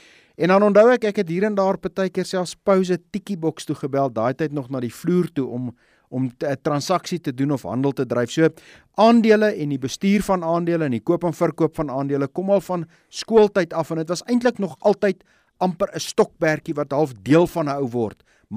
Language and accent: Afrikaans; Pretoria, Gauteng, South Africa; also born or lived in Zastron; ek is gebore in die Oos-Vrystaat in 'n klein dorpie met die naam van Sastron. My pa was daar 'n huisdokter voor hy in Pretoria gaan spesialiseer het en ons het getrek Pretoria toe ek baie jonk was, iets soos 2 of 3 jaar oud.